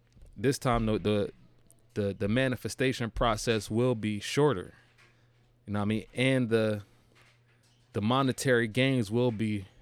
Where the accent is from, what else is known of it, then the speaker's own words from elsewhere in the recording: Trenton, New Jersey, United States; I'm from, quite frankly, I'm from a poor family. You know what I mean? I grew up on Eisenhower, Trenton, New Jersey, EA, you know what I mean? The front line.